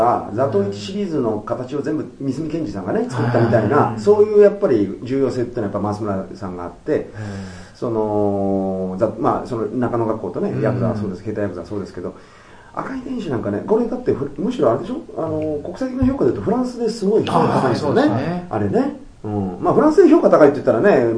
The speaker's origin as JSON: {"language": "Japanese", "region": "Tokyo", "country": "Japan", "said": "俺は一応偽でも江戸っ子だから"}